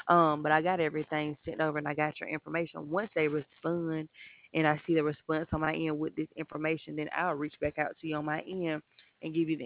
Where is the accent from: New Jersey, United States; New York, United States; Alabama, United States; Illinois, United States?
Alabama, United States; I'm from Alabama.